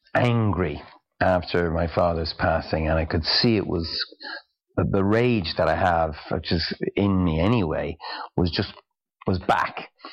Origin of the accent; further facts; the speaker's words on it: Dublin, Leinster, Ireland; All my mates that I grew up with in Ballymun and Finglas